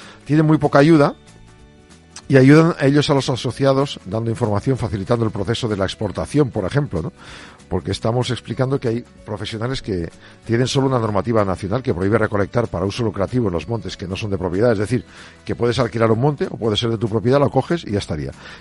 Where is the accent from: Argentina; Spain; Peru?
Spain; Burgos, Castile and León; Yo en mi pueblo, en Burgos, lo hacen.